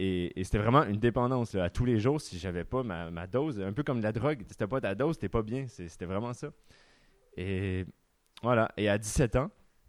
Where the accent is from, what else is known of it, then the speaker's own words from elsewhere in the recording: Quebec, Canada; accent: Quebec; je suis désolé, je suis québécois. Donc voilà. Ça va peut-être s'entendre à mon accent, un petit peu.